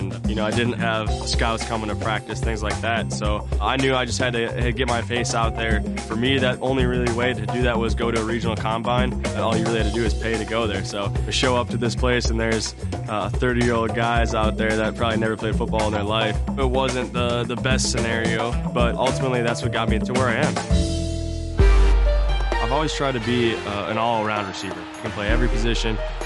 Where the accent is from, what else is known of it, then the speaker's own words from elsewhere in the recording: Detroit Lakes, Minnesota, United States; I grew up in Detroit Lakes, Minnesota, northern Minnesota, Minnesota Vikings fan, rooting for Chris Carter one day, Randy Moss the next.